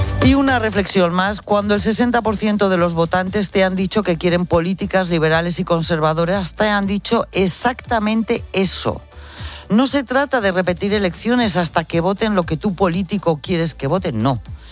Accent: Spain; los españoles somos los accionistas de España

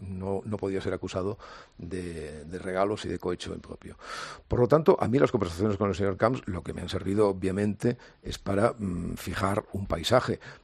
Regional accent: Catalonia, Spain; como catalanes de Socarrel

